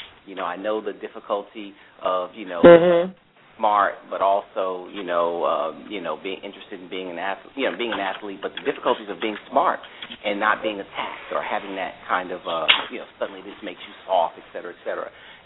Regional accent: St. Louis, Missouri, United States; I'm from North St. Louis, and so St. Louis, like many cities, pretty racially segregated

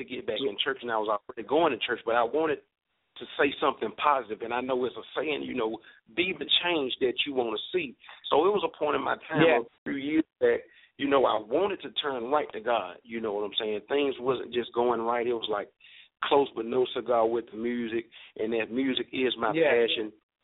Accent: Birmingham, Alabama, United States; to those that may not know me. I am from Birmingham, Alabama.

